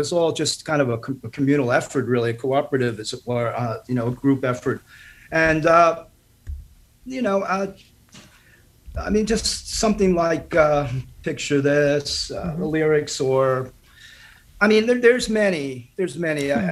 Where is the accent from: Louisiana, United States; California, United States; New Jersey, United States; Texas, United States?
New Jersey, United States; moved away as an adult; now in New York City, United States; Especially, you know, here in the city where we all basically grew up, and, you know, I moved here from New Jersey when I was 18.